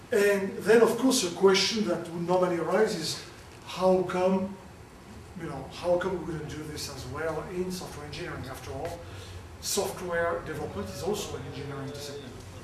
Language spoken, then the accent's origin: English; Canada; moved away; So I came from Canada a year and a half ago to work for a similar research laboratory